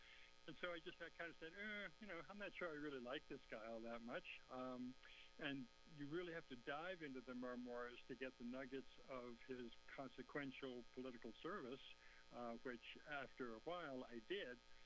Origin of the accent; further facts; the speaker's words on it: Winchester, Massachusetts, United States; also born or lived in Concord, Massachusetts; I grew up in the Boston area in the 1950s, 60s, and 70s.